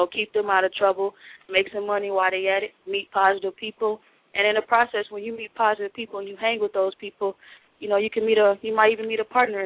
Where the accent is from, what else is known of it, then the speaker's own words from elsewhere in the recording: Illinois, United States; now in Arizona, United States; I'm from Illinois. I love sports. Right now I currently play football, professional women's football in Arizona.